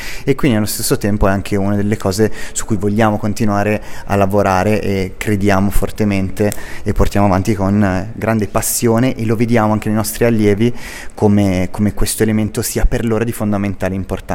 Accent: Milan, Lombardy, Italy; also born or lived in Belgium / France / Spain / Latin America; io non sono senese, come si può sentire dal mio accento, sono un po' più in su, vengo da Milano e sono stato tanto tempo in altri paesi tra Belgio, Francia, Spagna e America Latina

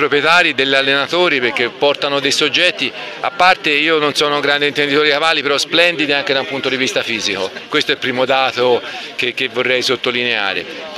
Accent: Siena, Tuscany, Italy; quindi io sono un senese

